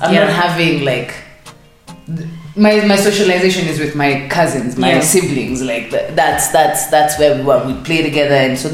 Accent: East Coast, United States; You know, like, I grew up in the East Coast. So, bagels and cream cheese.

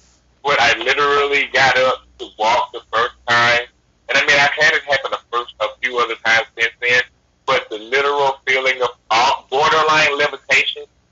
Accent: Arkansas, United States; I'm a Southern boy by nature. I was born and raised in Arkansas.

